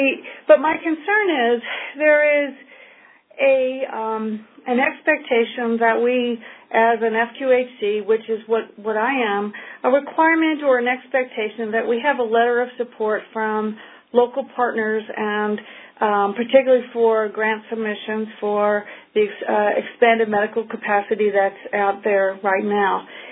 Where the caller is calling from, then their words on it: Maryland, United States; I'm from Western Maryland.